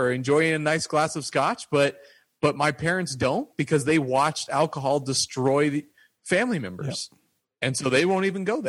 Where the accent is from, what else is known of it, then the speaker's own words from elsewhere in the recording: Wyoming, United States; You know, I'm from Wyoming. I love firearms. I love guns.